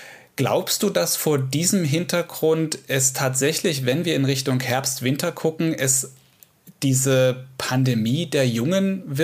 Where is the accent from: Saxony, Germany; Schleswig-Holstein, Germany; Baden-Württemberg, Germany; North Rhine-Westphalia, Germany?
Saxony, Germany; Ja, also ich komme aus der Nähe von Dresden